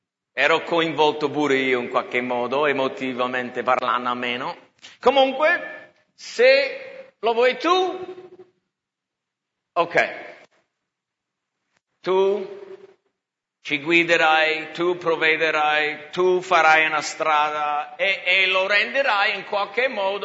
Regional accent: United States; Italian is a second language; now in Italy; sono nate due femmine a Roma, per noi americani un po' viziati non è andata molto bene

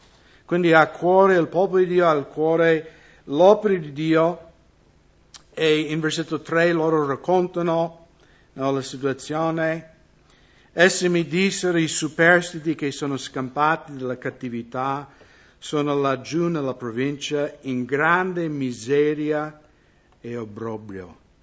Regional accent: United States; accent: American; Italian is a second language; now in Italy; qua sono sempre straniero che parlo con l'accento americano. In America mi sento ancora più a disagio. Io vado in America e mi sembro un straniero anche là

